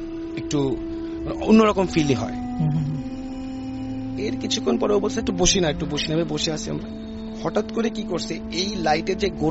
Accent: Brahmanbaria, Chittagong Division, Bangladesh; আমাদের বাড়ি ঠিক এক কোনায় পড়েছে হচ্ছে পঞ্চবটি, একটা জায়গা যেটা ব্রাহ্মণবাড়িয়াতে বিখ্যাত।

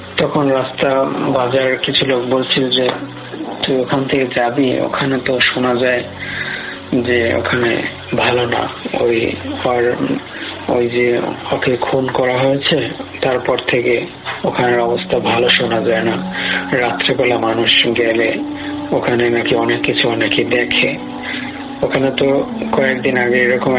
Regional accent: Jhalokati, Barisal Division, Bangladesh; moved away; বর্তমানে আমি প্রবাসে থাকি। আমার বাড়ি বরিশাল বিভাগ জালকাঠি জেলার কোনো এক গ্রামে।

